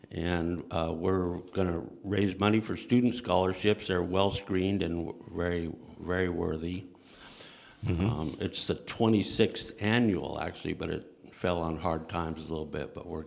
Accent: Healdsburg, California, United States; also born or lived in Napa; Well, I was born in Napa, actually, and my dad set up his medical practice in Ukiah. Mm-hmm. And so I went to high school in Healdsburg

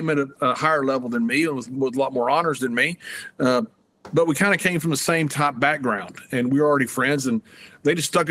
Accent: Sweetwater, Texas, United States; I'm from Sweetwater, Texas, legitimately. That's where I grew up, and very proud of that. Love my people back there.

